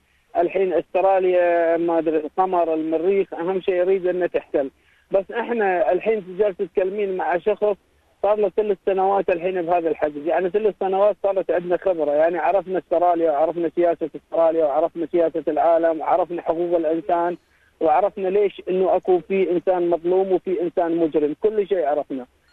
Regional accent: United Arab Emirates; أنا مو من الكويت، أنا بدون من دولة الأمارات.

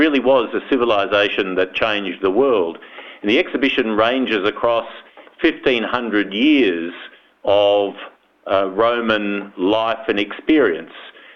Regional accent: Perth, Western Australia, Australia; In fact, in Perth, because my mother's family went to the Perth Hills and were orchardists and market gardeners there.

